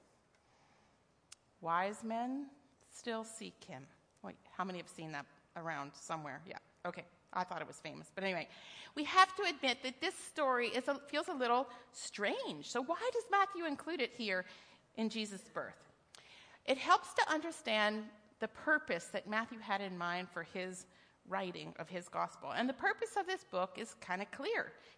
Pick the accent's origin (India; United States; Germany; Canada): Canada; I love being a Canadian. I really do.